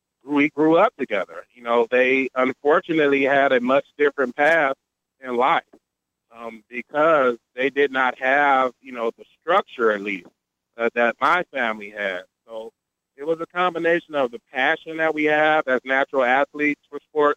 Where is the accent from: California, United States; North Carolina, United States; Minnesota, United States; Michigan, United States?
Michigan, United States; Detroit; And I think about that growing up because I'm visualized. I grew up in, you know, what would be a real full house.